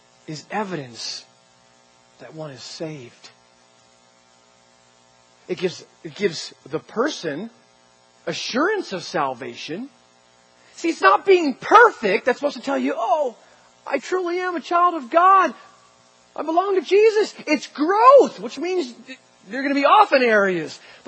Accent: New Jersey, United States; I'm from New Jersey

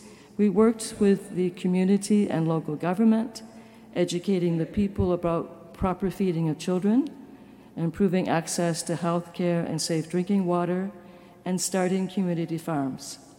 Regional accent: Canada; now in Philadelphia, United States; I'm a Canadian and presently living in Philadelphia. I recently came back from West Africa after being on mission there for 30 years.

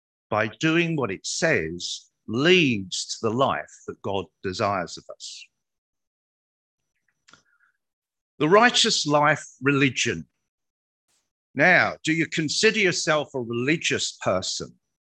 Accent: England, United Kingdom; now in Australia; because of an Englishman, I automatically go to the Oxford. And because I'm now an Australian, I also go to Macquarie.

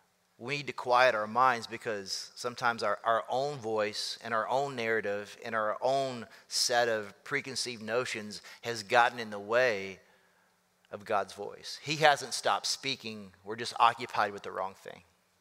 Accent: the South, United States; I'm from the South, so we would call this a butt whooping.

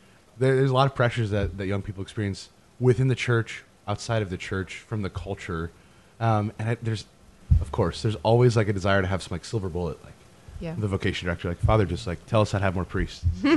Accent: Iowa, United States; growing up in Northwest Iowa, like you're in every sport, you're in every activity.

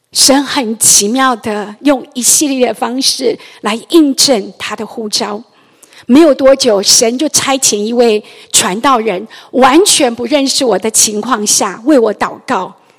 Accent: Taiwan; born there; 我出生在台湾一个拜偶像的一个家庭里，18岁那一年，神的光临到了我，让我开始离开拜偶像，开始信靠跟随这位又真又活的神。

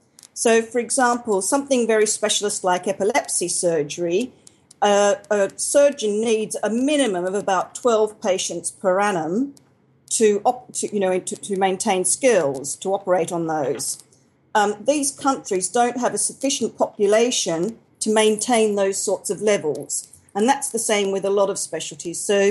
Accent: Australia; now in United Kingdom; I arrived in the UK back in 1987. I'm from Australia, if you hadn't guessed.

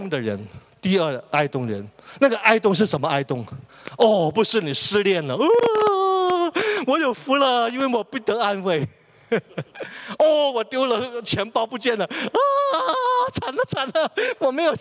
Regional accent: China; 我们中国人从头一天就开始相信这个世界是有上帝的

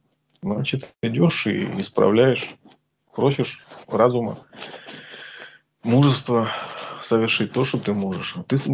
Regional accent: Caucasus, Russia; born there; я родился на Кавказе, и там, ну, в общем-то, некая агрессивность все-таки поощрялась ну, жизнью

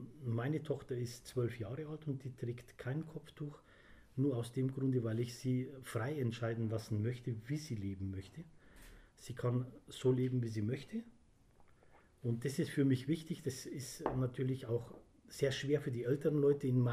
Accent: Weiden, Bavaria, Germany; groß geworden bin ich eigentlich in Weiden, also mit 4 Jahren bin ich rüber.

